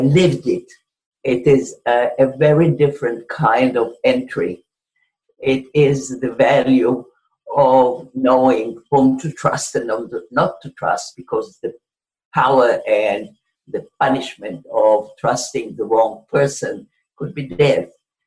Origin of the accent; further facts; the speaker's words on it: Israel; moved away as an adult; I was born in Israel. I lived there for about 30 years